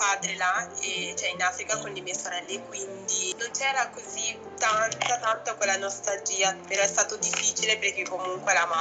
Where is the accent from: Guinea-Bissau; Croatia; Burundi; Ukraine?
Guinea-Bissau; Italian is a second language; moved away as an adult; now in Italy; ho 29 anni e vengo dalla Guinea Bissau.